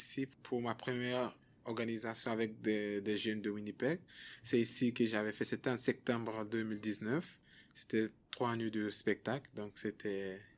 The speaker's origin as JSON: {"language": "French", "region": "Kindia", "country": "Guinea", "tie": "born or raised there", "said": "Oui, c'est Kindia, mon village natal."}